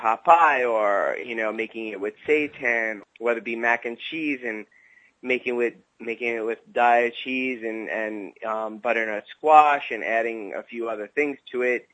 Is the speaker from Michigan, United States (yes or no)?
no; Brooklyn, New York, United States; I was brought up in Brooklyn, so I still have, like, that relationship with my Brooklyn friends